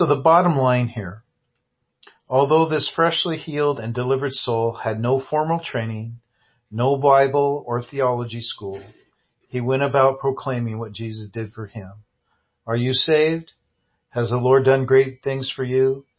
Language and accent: English; Seattle, Washington, United States; I was preaching in my hometown, Seattle, Washington, and I was out on the street there by Westlake Center.